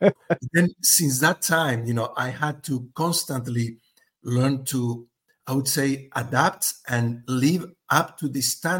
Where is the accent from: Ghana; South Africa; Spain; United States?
Spain; also born or lived in France; I come from Spain. I was, you know, born in France, but then raised in Spain.